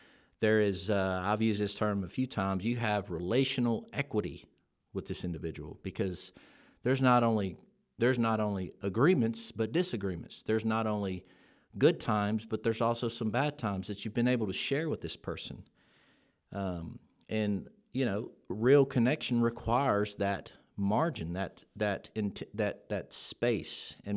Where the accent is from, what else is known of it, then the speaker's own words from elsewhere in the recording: Louisiana, United States; you know, I'm from Louisiana. I root for those Tigers